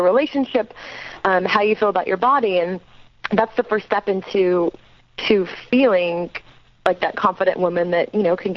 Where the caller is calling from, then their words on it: New York, United States; I'm in New York. … Serena is in L.A.